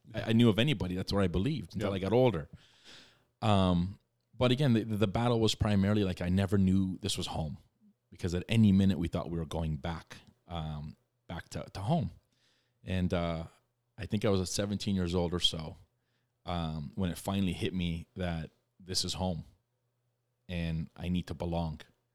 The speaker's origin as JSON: {"language": "English", "country": "Germany", "tie": "born or raised there", "said": "I was born in Germany and came from Germany."}